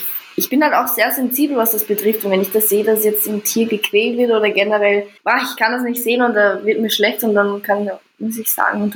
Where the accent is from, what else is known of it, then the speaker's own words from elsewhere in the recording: Vienna, Austria; Aber bei uns in Wien ist das gang und gäbe, dass wir sagen, jetzt einmal labern halt, komm mit.